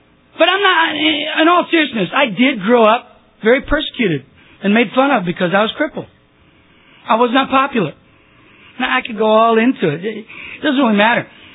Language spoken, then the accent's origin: English; Texas, United States; I grew up in Texas. Now you understand. If you're in Texas growing up, you don't play football, your manhood is questioned.